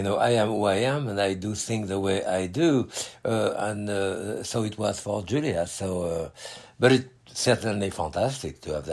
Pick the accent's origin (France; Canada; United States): France